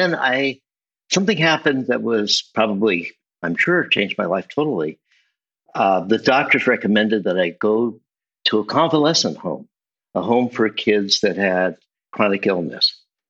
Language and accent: English; San Francisco, California, United States; But I grew up in San Francisco. My family had been in San Francisco since before the 1900s. Grew up in a Jewish family.